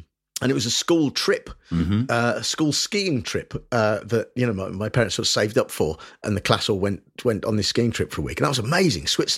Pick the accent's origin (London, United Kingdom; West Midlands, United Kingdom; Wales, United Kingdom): West Midlands, United Kingdom; Nuneaton; Because Nuneaton, where I grew up, is right in the middle of the country.